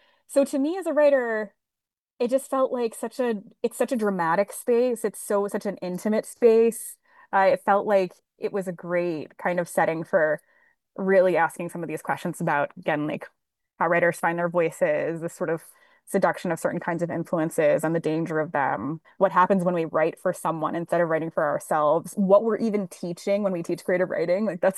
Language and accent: English; Michigan, United States; I'm from Northern Michigan, where the Nick Adams stories are set on Walloon Lake, is really close to where I grew up.